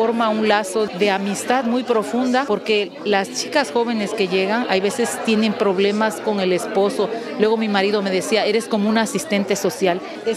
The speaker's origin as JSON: {"language": "Spanish", "country": "Mexico", "lives_now": "Switzerland", "said": "Por primera vez desde que vivía en Suiza, me sentí en mi país, en mi México querido."}